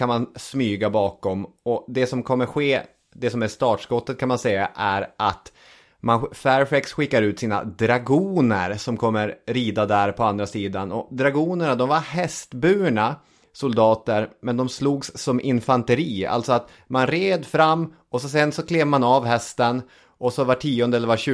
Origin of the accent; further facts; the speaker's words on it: Arvidsjaur, Norrbotten County, Sweden; jag växte upp i Arvidsjaur, det vet många som lyssnar. Och i Arvidsjaur så växer man ju upp i skuggan av regementet på något sätt.